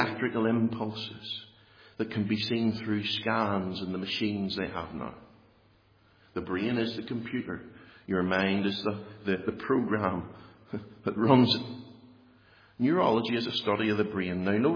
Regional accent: Northern Ireland, United Kingdom; I'm Northern Irish. I'm Irish.

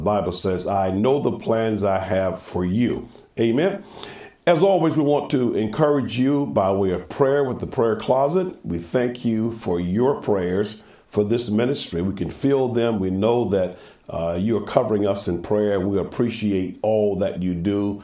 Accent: Live Oak, Florida, United States; you all know I'm a Florida boy. I grew up in Live Oak, Florida. I say that very proudly.

